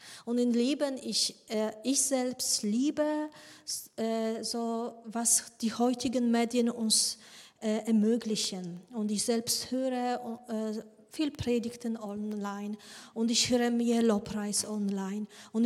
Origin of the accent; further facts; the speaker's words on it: Germany; dass ich weiß, dass wir als Deutsche wir das nicht so gerne haben.